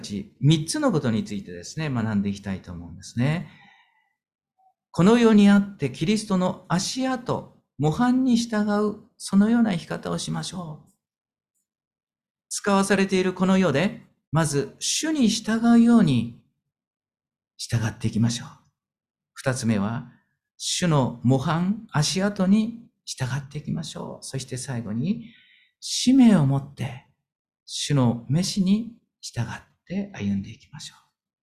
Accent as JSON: {"language": "Japanese", "region": "Gunma", "country": "Japan", "tie": "born there", "said": "上州人なんですけど、群馬の生まれなんですけど、私は群馬で生まれたことにですね、非常にこのですね、恥じらいをですね、感じながら生きてきた時代がありました。"}